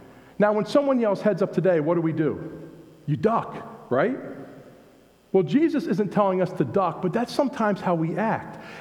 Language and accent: English; New Jersey, United States; we were at a facility in my hometown in New Jersey.